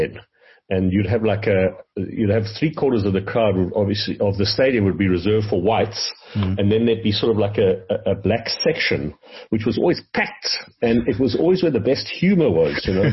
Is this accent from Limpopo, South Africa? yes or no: no; Pretoria, Gauteng, South Africa; My father played. He came from Pretoria. We grew up in Pretoria as young kids.